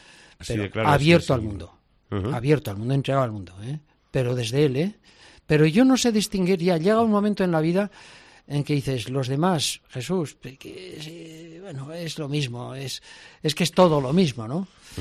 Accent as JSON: {"language": "Spanish", "town": "Tudela", "region": "Navarre", "country": "Spain", "tie": "born or raised there", "said": "Que soy parte de Tudela. Tudela me ha conformado y me ha hecho"}